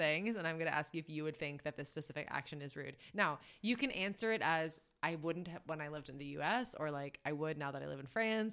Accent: United States; it made me realize I'm very American about like space

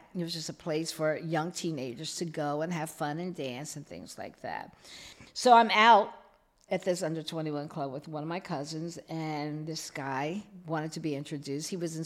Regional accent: Philadelphia, Pennsylvania, United States; Okay, I grew up in Philadelphia, although … two brothers, two sisters, and typical family.

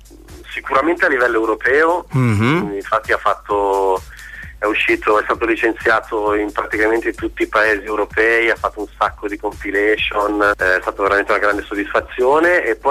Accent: Como, Lombardy, Italy; Allora, io sono di Como, sono nato, cresciuto e vivo tuttora a Como.

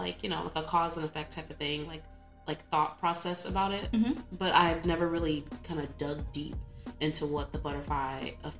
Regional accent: Illinois, United States; I grew up in Illinois, so the big thing was going to like Northern Illinois University or Western Illinois University or whatever.

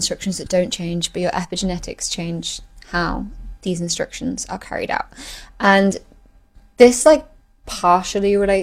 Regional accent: North West England, United Kingdom; I am from Cheshire in North England.

